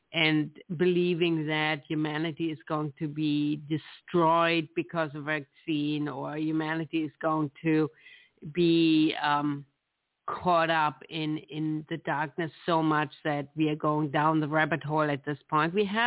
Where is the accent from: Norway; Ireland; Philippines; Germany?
Germany; It reminds me of growing up in Germany, where we celebrated in Christmas the birth of Jesus